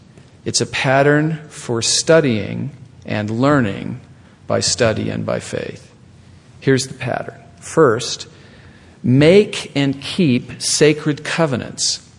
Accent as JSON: {"language": "English", "town": "Salt Lake City", "region": "Utah", "country": "United States", "tie": "born or raised there", "said": "From the time I was a little boy growing up in Salt Lake City to this very day, I have loved school."}